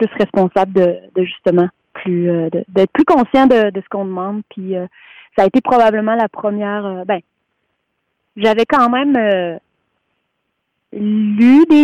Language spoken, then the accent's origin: French; Quebec, Canada; puis je viens de la région du Québec, d'une région qui est située dans le nord-ouest.